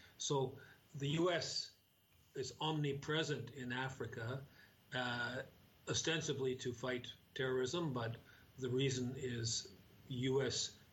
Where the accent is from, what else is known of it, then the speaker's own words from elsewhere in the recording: Canada; I'm from Canada.